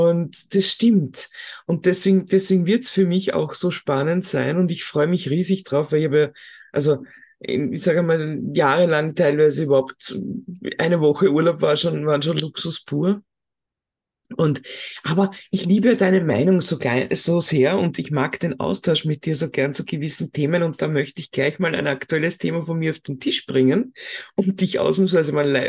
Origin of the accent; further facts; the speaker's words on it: Austria; bei uns in Österreich